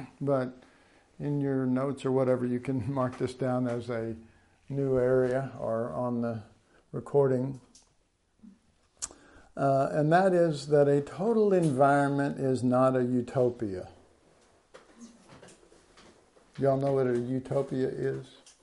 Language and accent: English; Dallas, Texas, United States; When I grew up, I grew up in Dallas, but it was Oak Cliff, and most people in Dallas understand Oak Cliff was a really rough part of town.